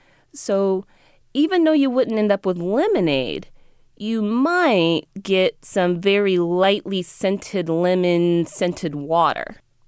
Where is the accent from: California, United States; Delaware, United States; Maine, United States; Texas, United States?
Texas, United States; I grew up in Texas.